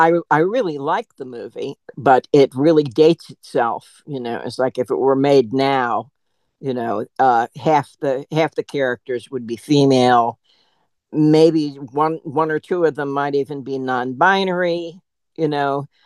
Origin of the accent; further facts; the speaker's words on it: United States; they asked me, as an American